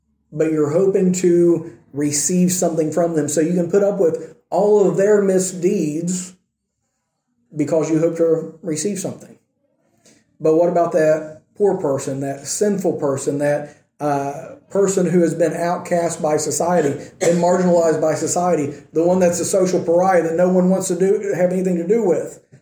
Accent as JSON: {"language": "English", "country": "United States", "said": "remember I said American politics, I'm American."}